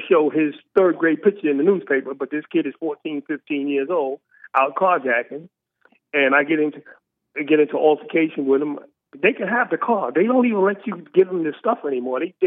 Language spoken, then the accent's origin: English; Brooklyn, New York, United States; Because I was 8 years old. I grew up in Bed-Stuy, Brooklyn. I knew where to buy heroin at age 8.